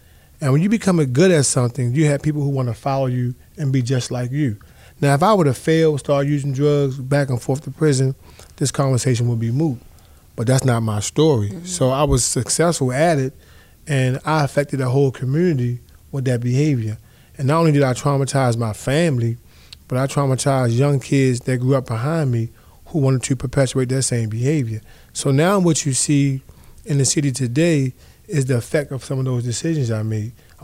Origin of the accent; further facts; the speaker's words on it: Baltimore, Maryland, United States; So growing up in Baltimore, for some reason, we had lack of resources.